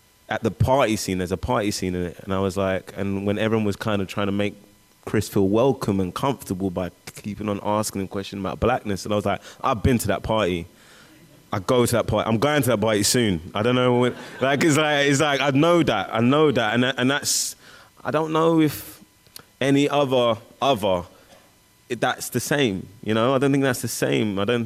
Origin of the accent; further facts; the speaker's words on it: England, United Kingdom; bro, I'm English.